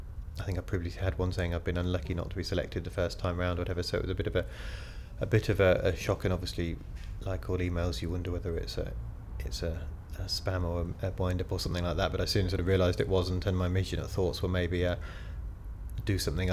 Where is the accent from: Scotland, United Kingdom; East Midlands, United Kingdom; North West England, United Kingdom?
East Midlands, United Kingdom; Leicester; now in Stockton-on-Tees, United Kingdom; I'm a plinther this morning. I'm 39, and I'm from Stockton-on-Tees at the moment. I'm originally from Leicester.